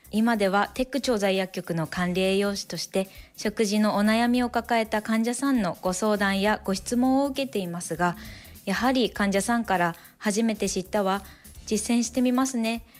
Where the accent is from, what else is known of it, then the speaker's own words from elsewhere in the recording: Aomori, Japan; 私は生まれも育ちも青森で、就職も青森県内を希望していたため